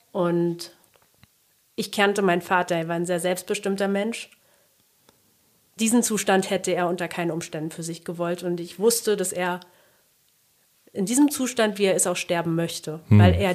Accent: Berlin, Germany; Ich komme aus Berlin.

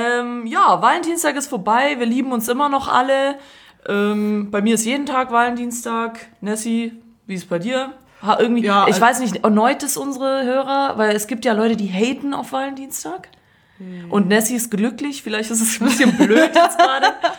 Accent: Stuttgart, Baden-Württemberg, Germany; Ich so, ja, woher kommen Sie denn? Und sie so, ja, da Reutlingen, die Ecke. Und ich so, ja, hier Stuttgart.

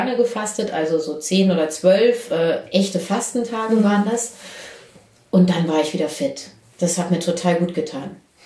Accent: Berlin, Germany; wir kommen ja beide aus Berlin

